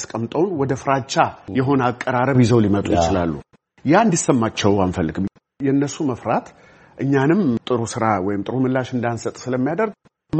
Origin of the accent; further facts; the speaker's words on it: Harar, Harari Region, Ethiopia; እንግዲህ እኔ ተወልጄ ያደግኩት ሀረር ነው።